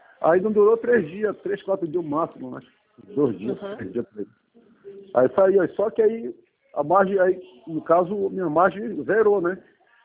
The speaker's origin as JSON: {"language": "Portuguese", "town": "Macapá", "region": "Amapá", "country": "Brazil", "said": "Não, não, eu sou de Macapá, eu."}